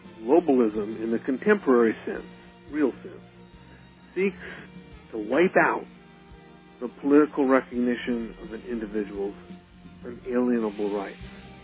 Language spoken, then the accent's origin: English; Orange County, California, United States; I grew up in Orange County, when I was, that's in Southern California